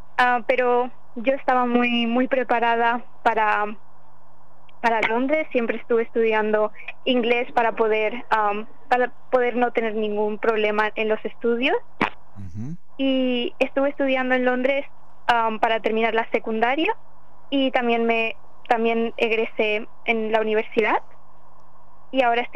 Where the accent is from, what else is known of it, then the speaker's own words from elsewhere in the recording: Balearic Islands, Spain; now in Paraguay; me crié en España y estuve en Mallorca con mi mamá, con mi papá y mis hermanos. Y ahí estuve estudiando la primaria y parte de la secundaria hasta que mi mamá y mi hermana y yo nos mudamos a Londres.